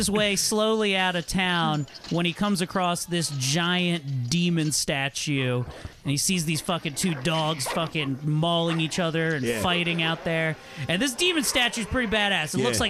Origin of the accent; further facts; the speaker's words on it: Maryland, United States; Well, I just remember like growing up in Maryland.